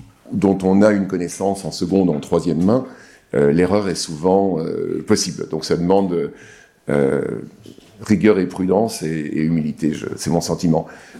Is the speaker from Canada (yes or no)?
no; France; born there; Effectivement, je suis né ici, donc je suis français.